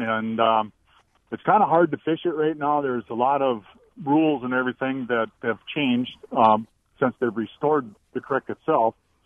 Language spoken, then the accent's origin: English; Westby, Wisconsin, United States; I grew up in Westby, Wisconsin, and we have Timber Coulee and Spring Coulee and Rulins Coulee and all the other off branches down there.